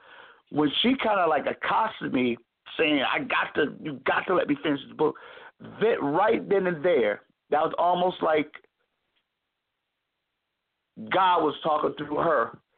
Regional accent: Springfield, Massachusetts, United States; I'm out of Springfield, Massachusetts, the birthplace of the Basketball Hall of Fame. Small city, nestled between an hour and 20 minutes from Boston and 2 hours mm-hmm. from New York.

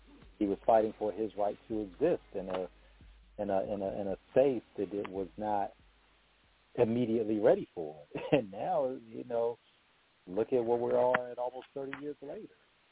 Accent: Hampton Roads, Virginia, United States; from my hometown of Hampton Roads, Virginia

